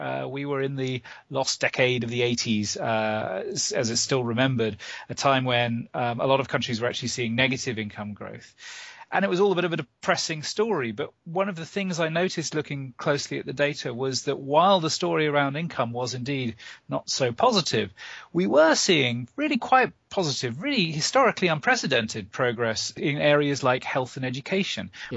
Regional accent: United Kingdom; moved away as an adult; now in United States; I was born and bred in Britain, and then moved to the States for graduate school about 20-some-odd years ago.

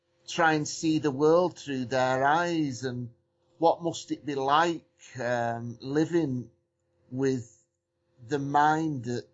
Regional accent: Warrington, North West England, United Kingdom; Yeah, I come from a council estate in my hometown, Warrington. I grew up really, really poor, to be honest.

